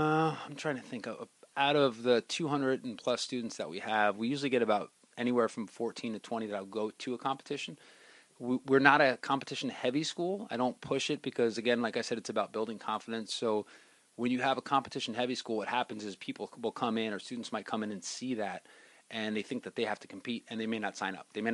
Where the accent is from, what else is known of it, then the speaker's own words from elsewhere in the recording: Cranford, New Jersey, United States; I grew up in Cranford. My mom and dad were both from Cranford. So and my grandparents on my father's side were from Cranford as well. I grew up here. I went to school here.